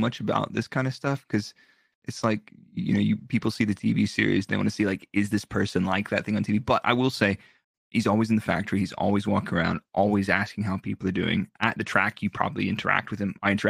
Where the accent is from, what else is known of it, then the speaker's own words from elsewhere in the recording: Dallas, Texas, United States; that's where I'm from. I'm from Dallas, Fort Worth area.